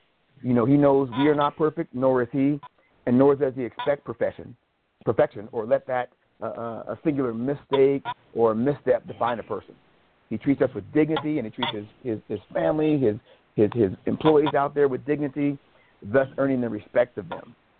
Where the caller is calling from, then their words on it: Spokane, Washington, United States; I'm calling from Spokane